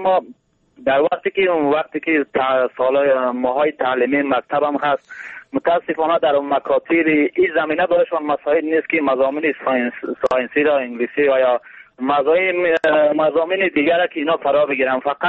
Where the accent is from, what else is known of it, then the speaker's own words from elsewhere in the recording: Badakhshan, Afghanistan; در مناطقی که مثلا ما خدم از بدخشان هستم زندگی میکنیم اونجا